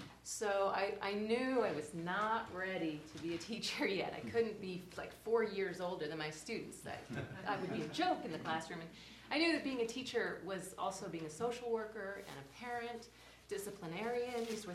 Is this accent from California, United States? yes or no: no; Seattle, Washington, United States; I'm from Seattle. And this was my childhood family vacation, was to come up to Holden, and we kind of alternated winter and summer.